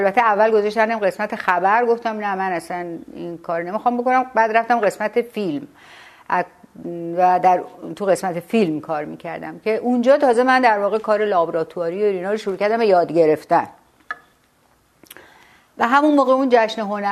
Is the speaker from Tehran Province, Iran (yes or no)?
yes; Tehran, Tehran Province, Iran; من کودکیمو حالا اینطوری شروع کنم که تا کلاس سوم ابتدایی تهران بودم، ولی پدرم که کارمند دولت بود